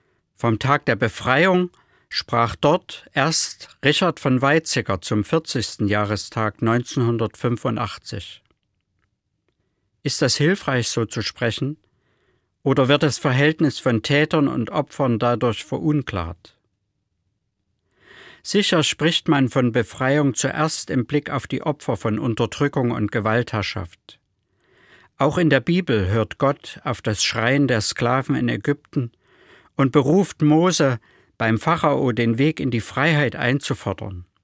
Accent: Germany; Ich bin in der DDR aufgewachsen

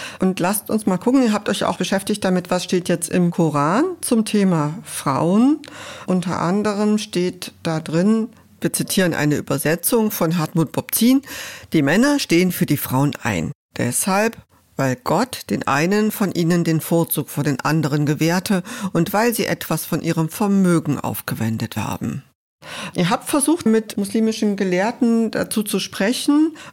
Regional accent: East Germany, Germany; Ich bin in der DDR aufgewachsen

